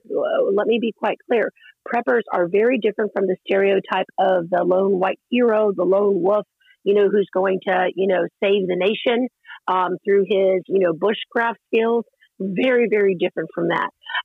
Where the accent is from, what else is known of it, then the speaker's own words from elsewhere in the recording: the South, United States; I grew up in the South, so I was, you know, used to needing to prepare for a hurricane, and my father was in the military.